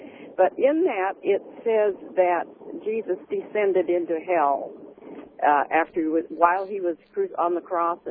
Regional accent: Albany, New York, United States; I was raised around Albany

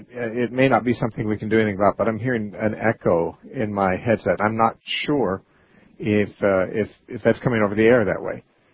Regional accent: Santa Cruz, California, United States; our first caller today is Frank, who's calling from Santa Cruz, California, my hometown.

